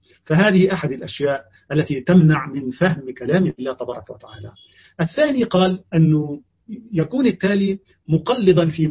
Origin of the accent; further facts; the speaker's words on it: Egypt; خا مثلا عندنا في مصر نقول خا